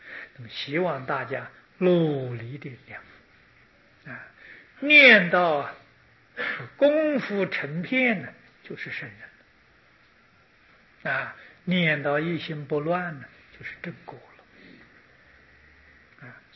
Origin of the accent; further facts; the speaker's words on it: China; 所以我们中国人叫它做五天竺啊